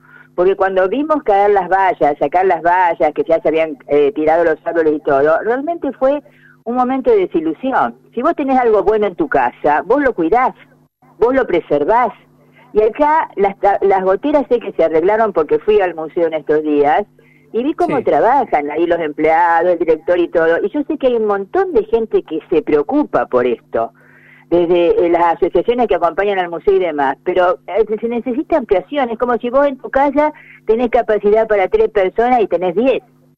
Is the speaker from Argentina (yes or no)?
yes; Rosario, Santa Fe, Argentina; Porque primeramente somos rosarinos, y los rosarinos somos fanáticos de Rosario